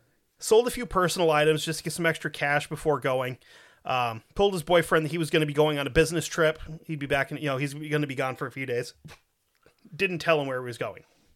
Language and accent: English; England, United Kingdom; accent: English; I was technically trying to do Scottish with a Scottish accent, but being with an English accent, so it doesn't work well.